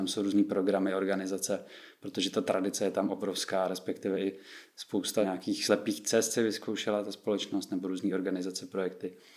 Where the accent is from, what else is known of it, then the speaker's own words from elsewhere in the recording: Česká Třebová, Pardubice Region, Czechia; tady z Prahy nebo z Český Třebový, kde odkud pocházím